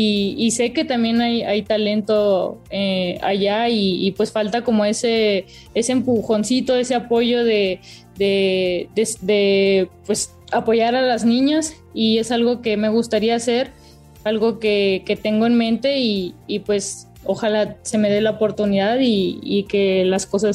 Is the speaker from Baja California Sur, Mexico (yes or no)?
yes; Los Cabos, Baja California Sur, Mexico; poder hacer una escuelita allá en Los Cabos, de donde soy, regresar a, pues ahora sí que a mi ranchito